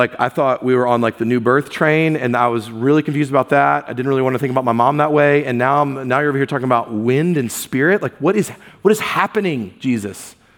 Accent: Jacksonville, Florida, United States; I grew up in Jacksonville, Florida, hurricanes every season, and you don't mess with hurricane wind.

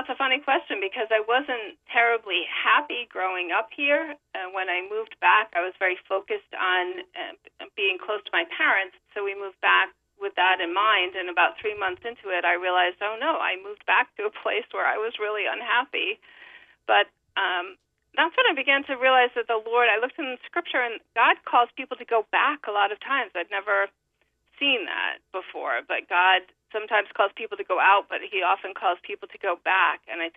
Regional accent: Hope Valley, Rhode Island, United States; I grew up in a small town in Rhode Island. It's called Hope Valley, and I have moved back there in the last few years. So I actually live across the street from the home in which I grew up.

